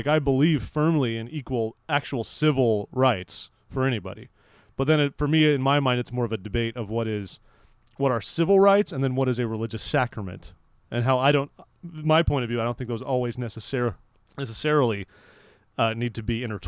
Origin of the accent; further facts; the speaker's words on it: California, United States; I'm from California and we have not exactly been lacking our fair share of gay rights debates in recent years